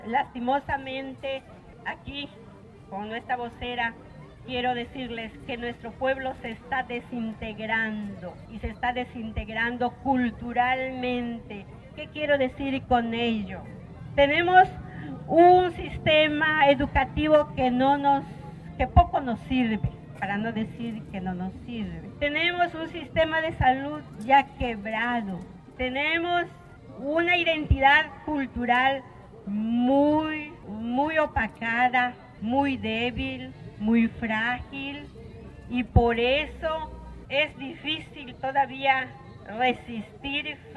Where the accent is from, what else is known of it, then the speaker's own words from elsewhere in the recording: Tzitbalché, Campeche, Mexico; siendo de este pueblo de Tzitbalché, orgullosamente originarios mayas, me da mucho gusto hablarle a mi pueblo